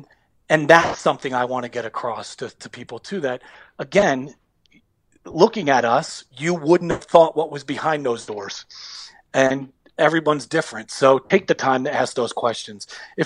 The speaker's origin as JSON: {"language": "English", "town": "Union Beach", "region": "New Jersey", "country": "United States", "tie": "born or raised there", "said": "we grew up in Union Beach. Is it Homedale? No. Is it Rumson? No. Is it those areas? No. It was lower on the socioeconomic scale, but we were a typical lower to middle class family, right?"}